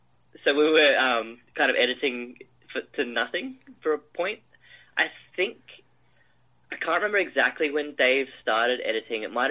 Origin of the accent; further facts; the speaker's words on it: Adelaide, South Australia, Australia; So, again, I'm from Adelaide.